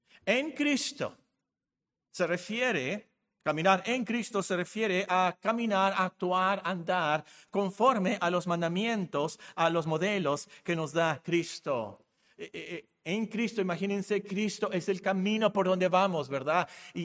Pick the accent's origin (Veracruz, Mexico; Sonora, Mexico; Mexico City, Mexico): Sonora, Mexico; Hermosillo; also born or lived in Guerrero / Culiacán / Phoenix; yo soy de Hermosillo, yo llegué aquí en 1968. ¿Pero por qué hablas así? Bueno, resulta que yo nací en Guerrero de casualidad porque mi papá trabajaba ahí. Y luego viví en Sinaloa, en Culiacán, y luego viví aquí en Hermosillo